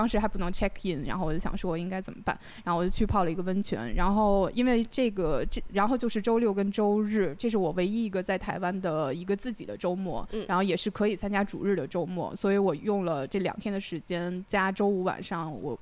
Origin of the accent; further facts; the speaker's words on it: Beijing, China; 因为我是北京人，然后